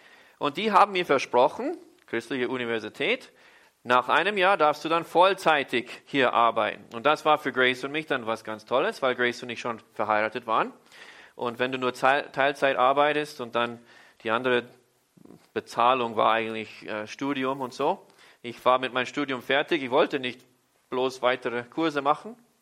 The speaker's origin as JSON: {"language": "German", "country": "Austria", "tie": "born there", "said": "der Herr mich zurück zu meinem Geburtsland Österreich schicken wollte"}